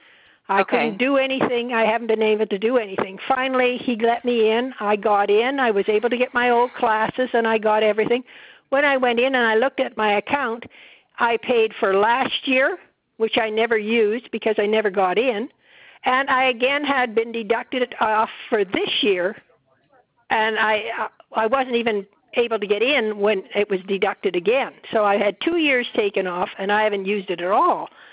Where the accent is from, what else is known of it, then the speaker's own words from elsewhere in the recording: Canada; I'm Canadian, so it's got to come back as more than $80.